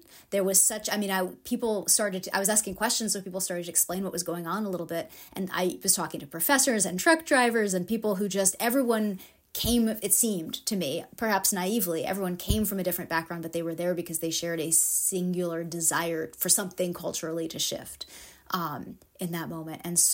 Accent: United States; born there; also born or lived in France; I was raised in a number of different countries. I was born in the States.

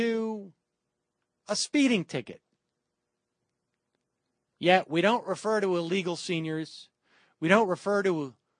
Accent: Worcester, Massachusetts, United States; My hometown getting active.

